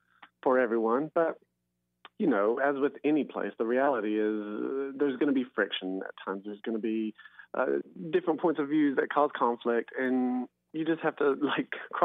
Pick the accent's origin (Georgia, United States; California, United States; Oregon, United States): Georgia, United States; I grew up in Georgia. I love Georgia. I love going back to Georgia. My family's all still in Georgia.